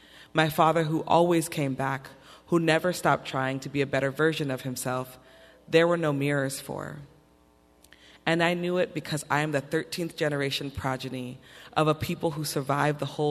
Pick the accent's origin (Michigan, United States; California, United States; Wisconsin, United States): California, United States; Los Angeles; My hometown, LA all day.